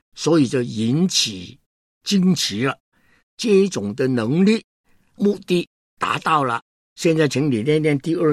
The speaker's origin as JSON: {"language": "Chinese", "country": "Hong Kong", "tie": "born there", "second_language": "Chinese", "said": "我那个时间是英国殖民地香港出生的一个青年人，根本没有好好的回过内地，没有回过乡下，在乡下也没有我的亲戚朋友。那么我呢，真的也不懂普通话，"}